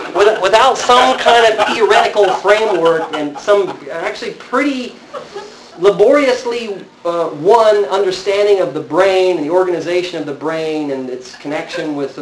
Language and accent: English; Texas, United States; And then, by the way, I'm from Texas, so I can use it. I grew up here, born and raised